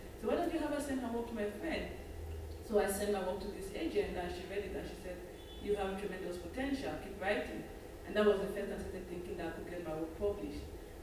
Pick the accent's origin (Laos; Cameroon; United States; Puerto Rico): Cameroon; I'm from Cameroon, in Central Africa, and I grew up reading books a lot